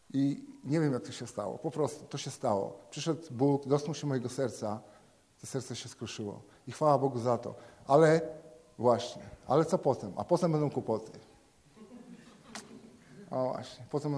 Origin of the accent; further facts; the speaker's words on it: Szczawnica, Lesser Poland, Poland; now in Wołów, Poland; pochodzę z Szczebnicy, obecnie jestem w Wołowie.